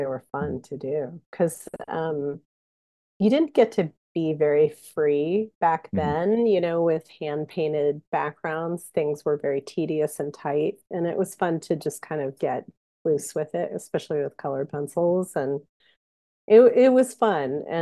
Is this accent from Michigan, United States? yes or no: no; Louisville, Kentucky, United States; accent: Southern; But if I get mad or I'm around Southerners, it starts to come out. Yeah, because I'm from Louisville.